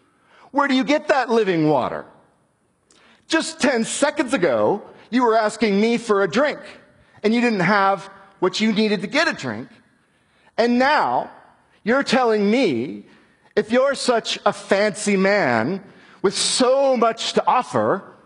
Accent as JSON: {"language": "English", "region": "Scotland", "country": "United Kingdom", "said": "I'm a Scotsman, and the trouble with Scotland is it's full of Scots."}